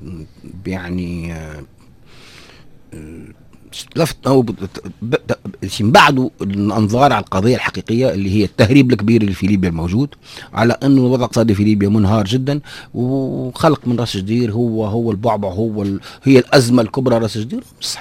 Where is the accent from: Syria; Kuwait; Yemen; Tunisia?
Tunisia; لكن احنا شوف احنا في تونس احنا في تونس معترفين به